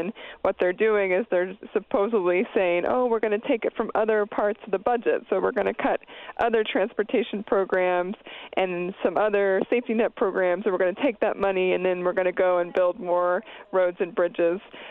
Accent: Pennsylvania, United States; Well, I'm from Pennsylvania, and I know you all are sitting there in Wisconsin, and the idea is that our home states would put up the rest of the funding.

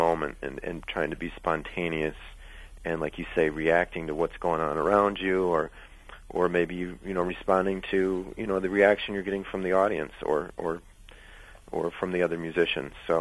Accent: Milwaukee, Wisconsin, United States; I grew up here in Milwaukee, and I started...

